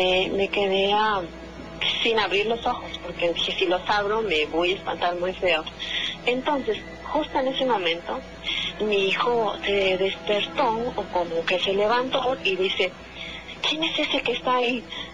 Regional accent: Hidalgo, Mexico; yo soy de Hidalgo.

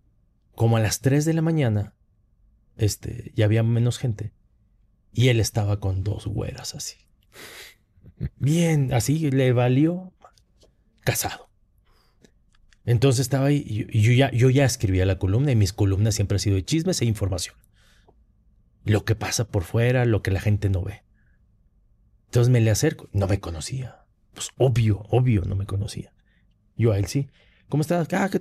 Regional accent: Monterrey, Nuevo León, Mexico; moved away as an adult; now in Mexico City, Mexico; Monterrey. Toda mi vida fue Monterrey hasta 2018 que me vine a vivir aquí.

